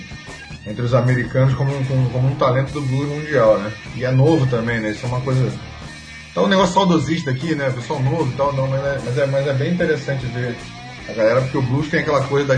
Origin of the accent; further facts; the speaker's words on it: Rio de Janeiro, Brazil; Porque, na verdade, eu sou carioca, né? É, sou de Campo Grande, né? Não no Mato Grosso do Sul, mas no Campo Grande, subúrbio do Rio, né?